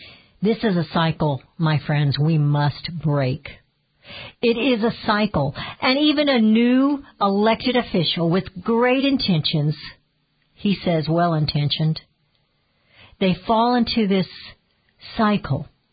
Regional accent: Georgia, United States; Says another recent exit poll in my home state of Georgia is showing that 6 in 10 Republicans felt betrayed by their political party.

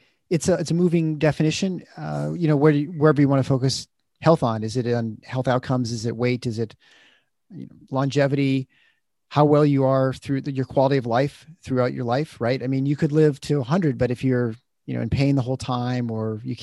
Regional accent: Midwest, United States; We're both kids from the Midwest, right?

